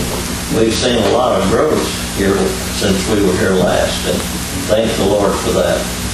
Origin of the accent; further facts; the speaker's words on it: Paris, Texas, United States; We're from Paris, Texas.